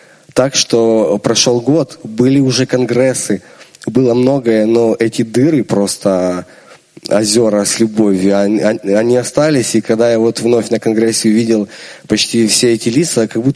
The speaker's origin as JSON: {"language": "Russian", "region": "Kyiv", "country": "Ukraine", "said": "из Киева."}